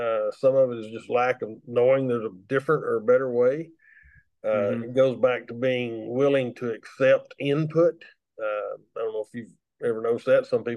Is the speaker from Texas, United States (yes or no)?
yes; Texas, United States; I grew up in West Texas, and the way we worked cattle was very similar anywhere we went within that area.